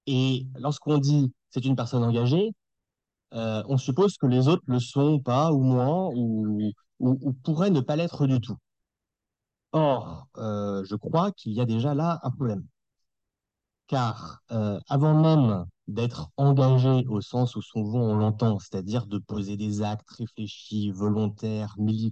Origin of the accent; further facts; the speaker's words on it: Lyon, Auvergne-Rhône-Alpes, France; now in Paris, France; Je suis de Lyon à l'origine, donc maintenant je vis à Paris et dans l'Aisne.